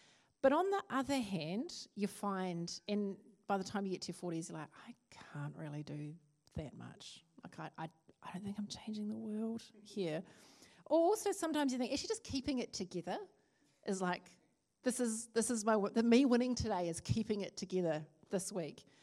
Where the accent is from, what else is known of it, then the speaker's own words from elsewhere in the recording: Christchurch, Canterbury, New Zealand; My family comes from Norway and from Kaikoura, and I'm born and raised in Christchurch and living back there now.